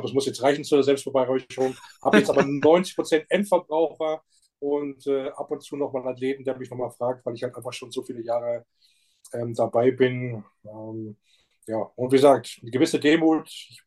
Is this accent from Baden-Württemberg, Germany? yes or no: no; Hanover, Lower Saxony, Germany; born there; ich bin in Hannover geboren, norddeutscher Jung, genau wie du.